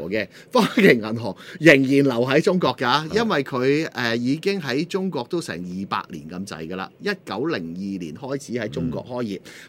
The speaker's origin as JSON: {"language": "Cantonese", "country": "Hong Kong", "said": "亦都唔係因為我係香港人係要擺佢行先嘅"}